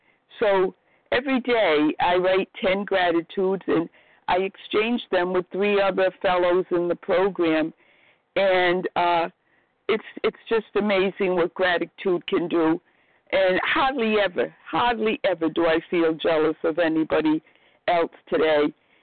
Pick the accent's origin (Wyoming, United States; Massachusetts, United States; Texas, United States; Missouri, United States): Massachusetts, United States; Boston; I'm a recovered compulsive overeater, and I'm from the Boston area.